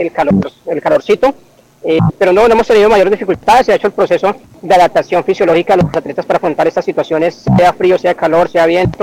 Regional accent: Guaviare, Colombia; estaba con el objetivo siempre que uno sale del Guaviare, pues regresar a mi tierra a trabajar.

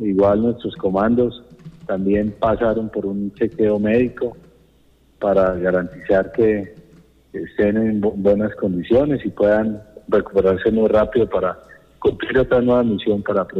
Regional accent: Colombia; nosotros también allá como la región del Guaviare, para mostrar lo mejor de nosotros, para mostrar que somos colombianos ejemplares

